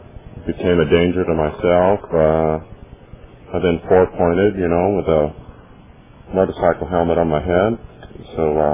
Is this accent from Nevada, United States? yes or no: yes; Reno, Nevada, United States; also born or lived in Modesto; I'm from Reno. I've been in Reno 4 years now. I guess I did a geographical. But I lived here in Modesto 8 years